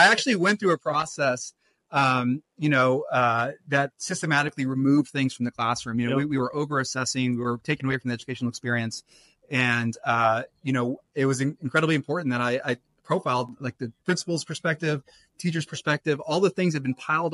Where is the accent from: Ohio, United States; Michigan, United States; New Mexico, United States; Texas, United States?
Texas, United States; Austin; I'm born and raised in Austin.